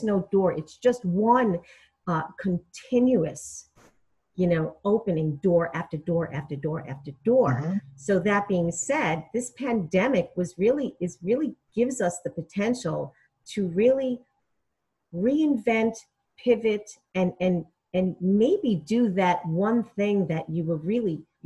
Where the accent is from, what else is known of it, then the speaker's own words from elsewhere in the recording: United Kingdom; But truth be told, I have to say, Ashley, being a Brit, nothing goes above or beyond the Lake District for me.